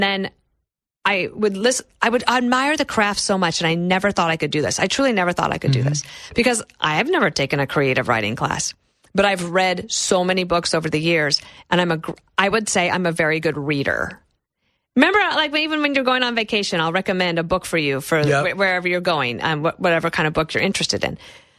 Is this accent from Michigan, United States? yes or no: no; Wyoming, United States; also born or lived in Colorado; I grew up in Wyoming and Colorado. I love the family farm.